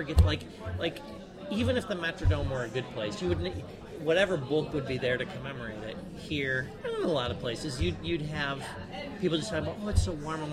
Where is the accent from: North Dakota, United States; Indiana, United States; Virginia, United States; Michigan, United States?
Michigan, United States; It's because we're from Michigan.